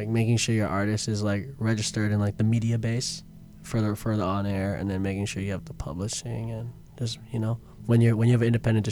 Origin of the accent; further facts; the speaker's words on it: Midwest, United States; I'm from the Midwest too, you know, so I literally felt like I was home for a little bit.